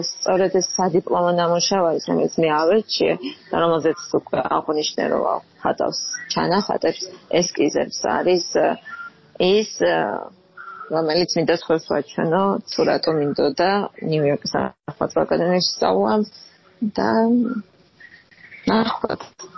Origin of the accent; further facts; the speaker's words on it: Abkhazia, Georgia; born there; რომ აი აფხაზეთიდან არა, აი ძალიან ზაფხულობდა ჩემში იმ ადგილის სიყვარული, სადაც დავიბადე.